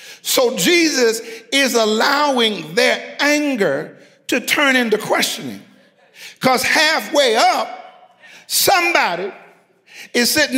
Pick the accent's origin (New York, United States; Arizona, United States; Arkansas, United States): New York, United States; I'm from New York.